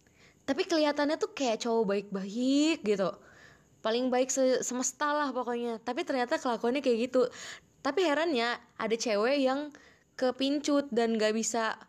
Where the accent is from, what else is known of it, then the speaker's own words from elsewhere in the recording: Metro, Lampung, Indonesia; Terus gue jawab, gue dari metro. Hah? Metro mana? Metropolitan. Lo jawab kayak gitu. Hah? Enggak, gue dari kota metro. Provinsi mana? Gue jawab kan dari Lampung.